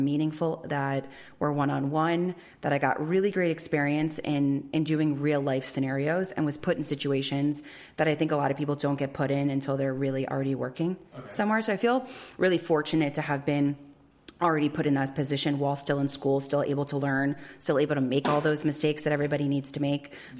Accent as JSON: {"language": "English", "town": "Miami", "region": "Florida", "country": "United States", "tie": "born or raised there", "said": "I grew up here in Miami, went to the University of Florida, go Gators."}